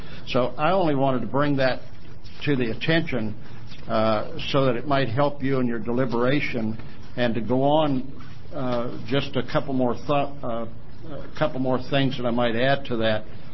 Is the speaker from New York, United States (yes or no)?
no; Medford, Oregon, United States; I'm from Medford, Oregon.